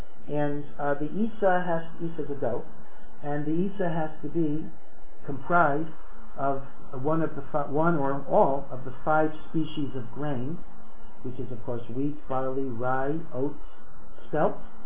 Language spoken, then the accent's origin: English; United States; We Americans are very, very inflexible.